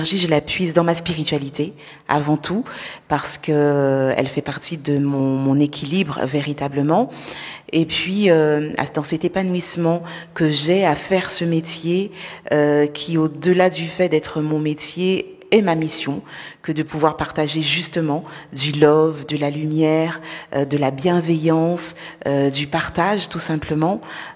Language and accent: French; French Guiana; j'ai mis un point d'honneur à commencer à tourner mes clips chez moi, à la maison, en Guyane